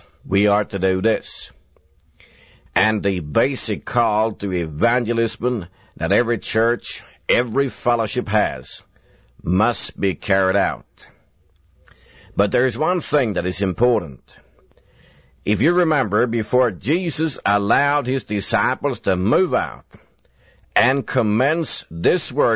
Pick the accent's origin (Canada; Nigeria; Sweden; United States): Sweden; first language Swedish; English is a second language; moved away; since Swedish was my native language. I can praise God now that I never heard one word from Billy Graham or his people. And God let me wait until 1971, until I was ready to go back to Sweden for the first time